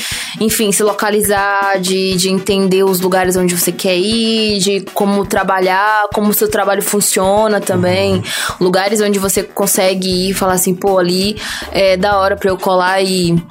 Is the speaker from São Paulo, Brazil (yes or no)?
no; Feira de Santana, Bahia, Brazil; moved away; Feira de Santana é cidade metrópole, então eu sou de Feira de Santana, Salvador capital ali, aquela coisa toda. Sou de Feira e tô aqui, vou fazer 1 ano esse mês.